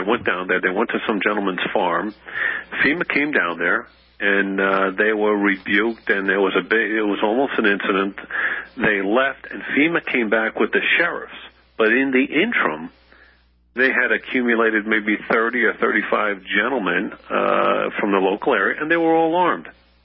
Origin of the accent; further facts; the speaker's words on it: New York City, New York, United States; Born and raised in the Bronx, New York